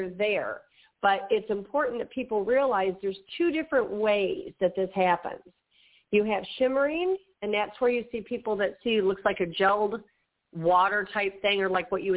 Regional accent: Michigan, United States; And I, born and raised in Michigan, I'd be walking through the snow

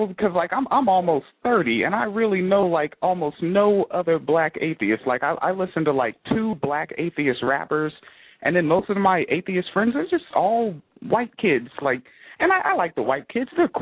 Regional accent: Tacoma, Washington, United States; now in Orlando, United States; I'm from Tacoma, Washington State, but I'm down here in Orlando, Florida now.

